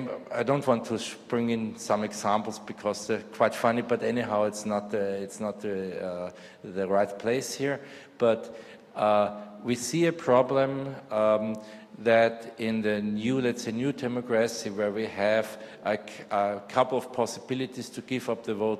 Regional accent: Vienna, Austria; English is a second language; I come from Vienna, and I'm a member there in a voting commission since years

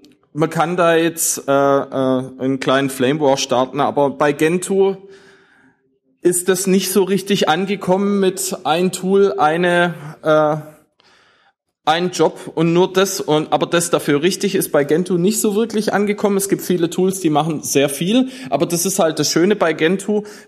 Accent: Swabia, Germany; ja, ich bin Schwabe, dass wir diese deutsche Sprache verwenden wollen.

